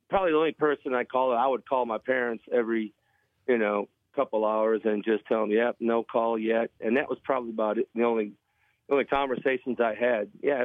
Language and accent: English; Buffalo, New York, United States; born or raised there